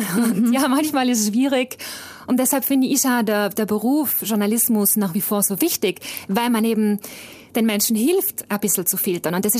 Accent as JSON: {"language": "German", "region": "Trentino-Alto Adige", "country": "Italy", "tie": "born or raised there", "said": "Also Südtirol ist meine Heimat, da ist meine Familie."}